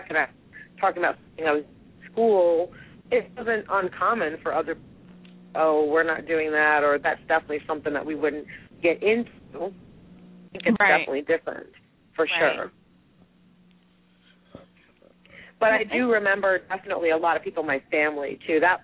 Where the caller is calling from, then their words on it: Cherry Hill, New Jersey, United States; I'm calling from Cherry Hill, New Jersey, just outside of Philadelphia.